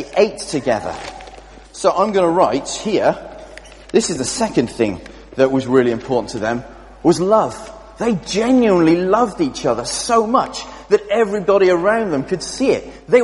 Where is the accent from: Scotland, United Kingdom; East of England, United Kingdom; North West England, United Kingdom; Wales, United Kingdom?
Wales, United Kingdom; I'm taking it because I'm Welsh.